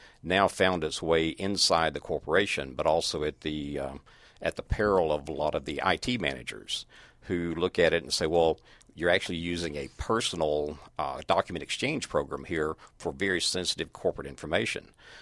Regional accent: Atlanta, Georgia, United States; Now, I'm originally from Atlanta, and started a management consulting company here a long time ago

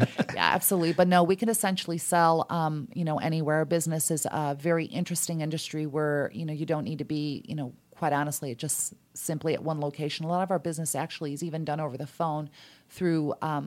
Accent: Chicago, Illinois, United States; I'm originally from Chicago.

